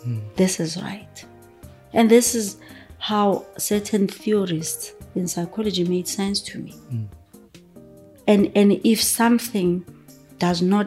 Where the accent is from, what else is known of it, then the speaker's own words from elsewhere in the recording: Mabopane, Gauteng, South Africa; when I was growing up in Mabopane, no TV, nothing.